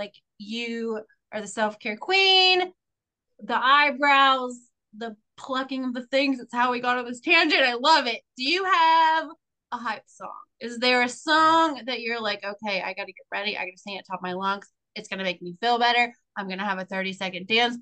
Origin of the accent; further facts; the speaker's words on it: Indianapolis, Indiana, United States; Zimmerman last night in Indianapolis. We're from there. I'm from there. Ish area, whatever.